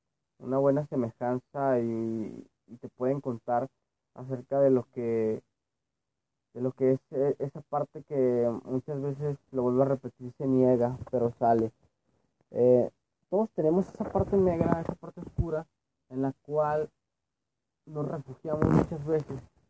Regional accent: Mexico; Soy de México, donde obviamente hay muchos miedos que ya están en el colectivo.

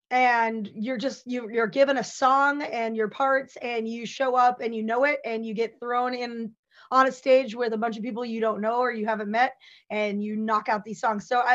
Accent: Sturgis, South Dakota, United States; I'm from Sturgis, South Dakota, so I came by that pretty naturally.

